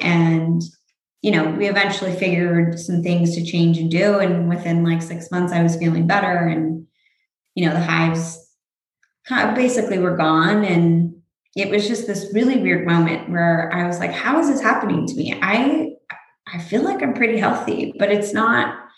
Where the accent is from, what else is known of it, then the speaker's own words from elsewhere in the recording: California, United States; Both my parents are from the Midwest. So I grew up with a very heavy meat and potatoes lifestyle, but growing up in California, it kind of evolved over time.